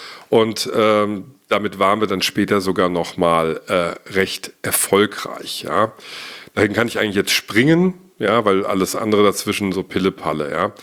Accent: Giessen, Hesse, Germany; born there; Ich bin geboren 1974 in Gießen in Hessen, bin also jetzt fast 45 Jahre alt, noch nicht ganz, aber bald

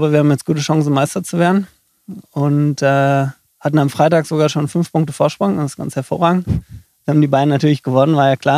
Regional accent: North Rhine-Westphalia, Germany; Aufgewachsen bin ich in der Nähe von Dortmund. Gewohnt habe ich dann in Dortmund. Dortmund war eigentlich nie Heimat.

